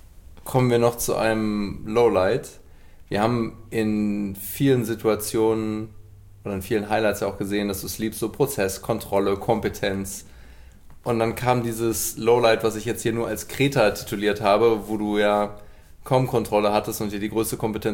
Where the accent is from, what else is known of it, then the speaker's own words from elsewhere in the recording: Cologne, North Rhine-Westphalia, Germany; born there; Als gebürtiger Kölner